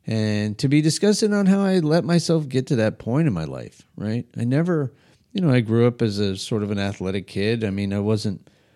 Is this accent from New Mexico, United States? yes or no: yes; Albuquerque, New Mexico, United States; I mean, I grew up in Albuquerque, New Mexico. We spent our days on our bike